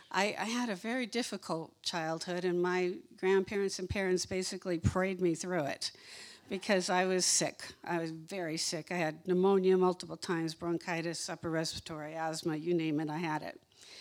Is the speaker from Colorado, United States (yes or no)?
no; Yorba Linda, California, United States; also born or lived in Riverside; I grew up in Yorba Linda and Riverside, and then I moved down to South Orange County area